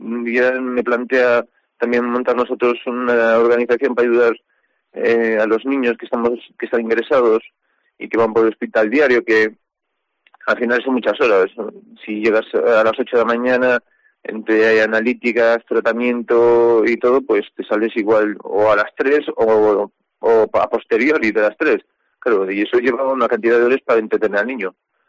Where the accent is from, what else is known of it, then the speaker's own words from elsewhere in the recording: Redondela, Galicia, Spain; Somos de Redondela, de una parroquia de Redondela.